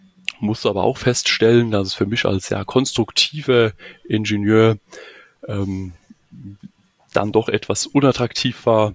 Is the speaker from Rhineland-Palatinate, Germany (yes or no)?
yes; Kaiserslautern, Rhineland-Palatinate, Germany; Also geboren wurde ich 1991 in Kaiserslautern. Da hat die ganze Reise gestartet und habe dann eigentlich meine gesamte Schul- und Hochschulausbildung auch in Kaiserslautern absolviert.